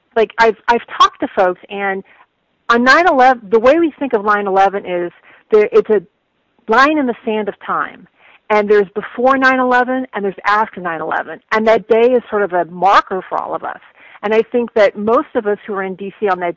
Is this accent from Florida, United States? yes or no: yes; Florida, United States; which are stories about growing up in Florida in the 70s.